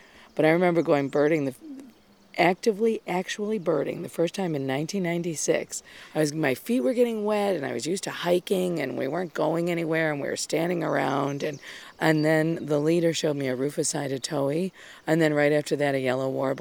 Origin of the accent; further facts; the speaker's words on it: Buffalo, New York, United States; from Buffalo, New York.